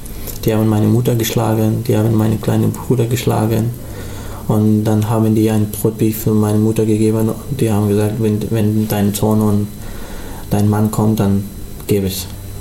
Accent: Afghanistan; German is a second language; now in Ulm, Germany; ich komme aus Afghanistan. Ich wohne jetzt endlich in Ulm, Hasslerstraße

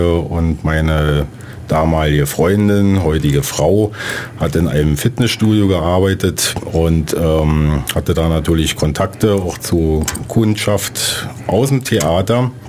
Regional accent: Berlin, Germany; born there; da ich ja gebürtiger Berliner bin

